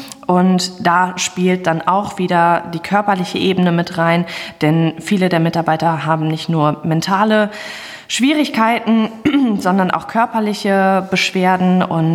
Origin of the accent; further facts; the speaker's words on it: Hagen, North Rhine-Westphalia, Germany; ich komme aus Hagen